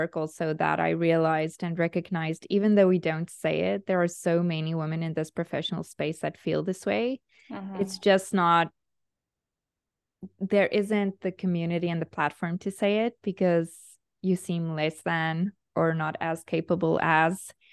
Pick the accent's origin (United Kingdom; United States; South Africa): South Africa; now in Portugal; I'm South African, but we live in Portugal. So right now I'm in Portugal.